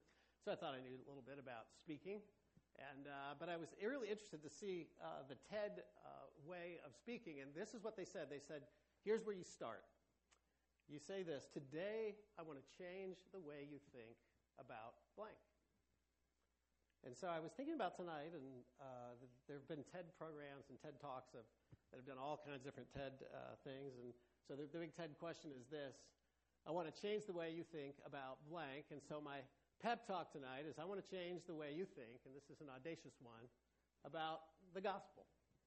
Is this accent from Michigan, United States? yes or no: yes; Flint, Michigan, United States; also born or lived in Uganda; I'm from Flint, Michigan, right down the road from Pontiac. And my wife and I lived for about 10 years in Uganda and East Africa.